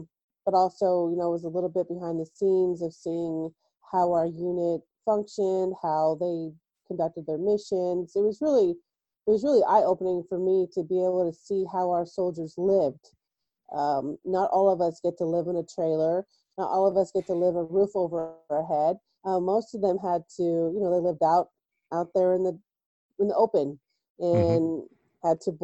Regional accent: Simi Valley, California, United States; So I was raised in California in a small town called Simi Valley.

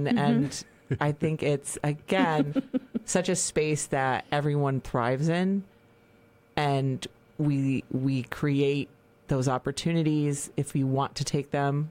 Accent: New Lebanon, New York, United States; growing up in New Lebanon. Like, I'm a farm girl at heart.

